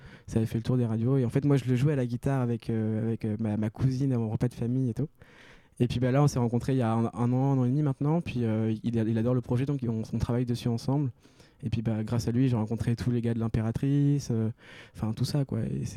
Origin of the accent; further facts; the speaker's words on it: Caen, Normandy, France; vu que je viens de Caen